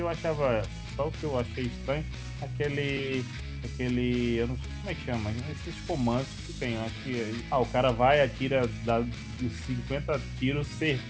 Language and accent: Portuguese; Juazeiro, Bahia, Brazil; eu sou natural daqui de Juazeiro, né? Eu sou natural de Juazeiro, Bahia, mas minha família é toda do interior, né?